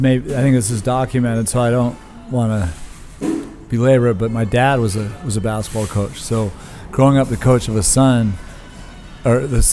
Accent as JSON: {"language": "English", "town": "Long Beach", "region": "California", "country": "United States", "tie": "born or raised there", "said": "Well, this is going to age me, but I grew up in Long Beach, as you said, and so the Lakers were the team that I watched"}